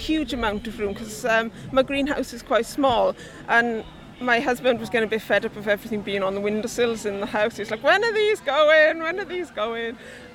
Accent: Wales, United Kingdom; now in Suffolk, United Kingdom; I live in Suffolk. Originally, I'm from Welsh. I'm from Wales.

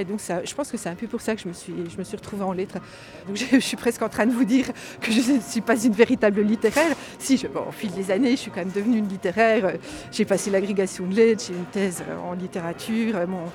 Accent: Villers-le-Lac, Bourgogne-Franche-Comté, France; Je viens de Villers-le-Lac, j'habite à la frontière suisse, dans le Doubs.

